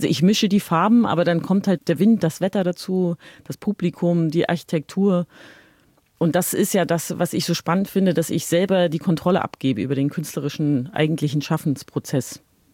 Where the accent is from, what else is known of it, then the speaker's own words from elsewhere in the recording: East Germany, Germany; ich bin in der DDR geboren und aufgewachsen und habe ja so ein ganzes politisches System oder das ganze Gesellschaftssystem zusammenbrechen sehen.